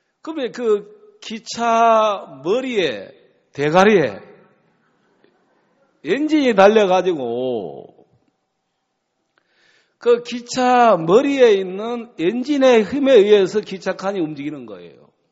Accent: Yeosu, South Jeolla, South Korea; 제가 이제 고향이 여수예요. 여수.

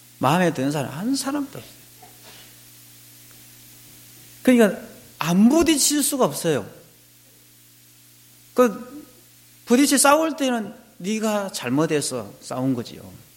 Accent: Sinan, South Jeolla, South Korea; 전라남도 신안군에 저희 고향인데 전라남도 신안군에서 배를 타고 목포까지 나오면 1시간 걸려요

